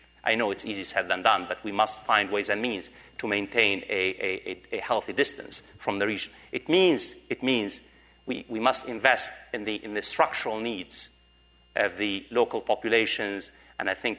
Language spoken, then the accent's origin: English; United States; I'm talking as an American, it means we in the United States must maintain a distance